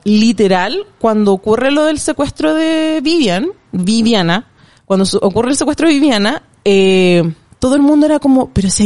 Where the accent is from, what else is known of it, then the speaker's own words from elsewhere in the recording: Santiago, Santiago Metropolitan Region, Chile; yo soy full santiaguina, como nunca salió de acá